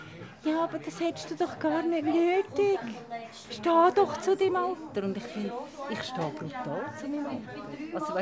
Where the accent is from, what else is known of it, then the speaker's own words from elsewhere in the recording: Switzerland; Ich bin ja auch ein Cink, also ich bin aufgewachsen im Dorf als der einzige Italiener.